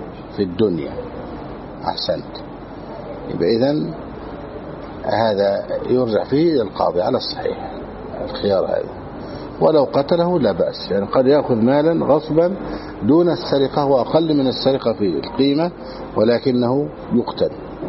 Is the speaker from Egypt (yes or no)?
yes; Egypt; عندنا في مصر